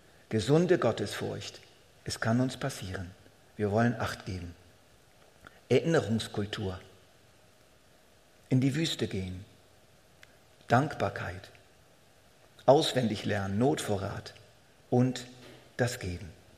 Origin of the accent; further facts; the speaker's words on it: Switzerland; Das ist einfach nun mal unsere Verpflichtung als Schweizer.